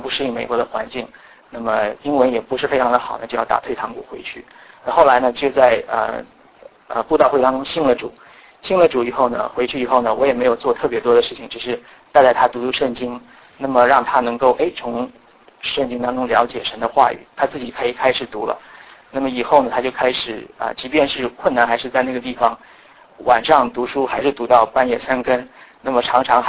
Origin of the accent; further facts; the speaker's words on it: China; 我自己是从国内来的，所以这个挣扎当时是非常的强烈